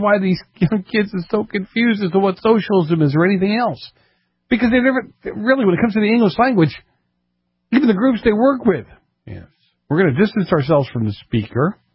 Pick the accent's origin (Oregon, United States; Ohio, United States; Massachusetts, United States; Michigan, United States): Massachusetts, United States; Boston; I'm from Boston. It's the best I can do.